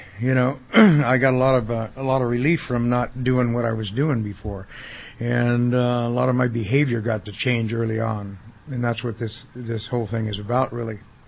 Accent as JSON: {"language": "English", "town": "Bakersfield", "region": "California", "country": "United States", "tie": "born or raised there", "said": "I was born in Bakersfield in '52, and I'm a California native"}